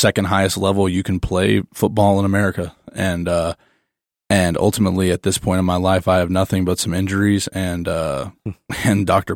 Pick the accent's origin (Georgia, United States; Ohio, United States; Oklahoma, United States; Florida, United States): Oklahoma, United States; Tulsa; I'm from the Tulsa, Oklahoma area, which is a big football state.